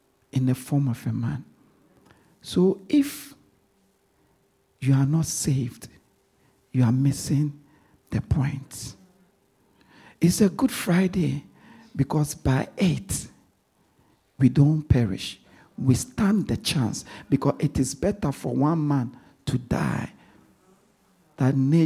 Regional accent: Ghana; Thank God I'm from Ghana.

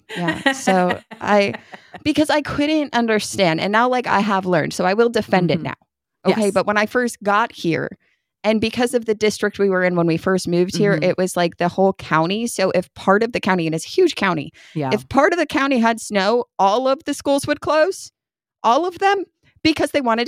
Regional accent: Northeast, United States; I grew up in the Northeast. Like that was just a part of your winter wear.

